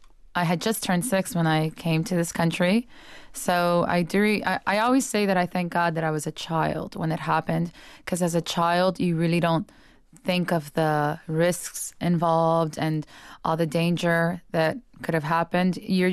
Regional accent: Miami, Florida, United States; And whenever I have colleagues that come and work with the opera down in Miami, and they know that I'm from Miami, they're all, nobody speaks in English here.

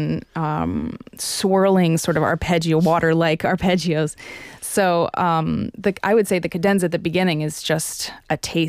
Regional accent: New York, United States; now in Dallas, United States; Yep, that's my hometown.

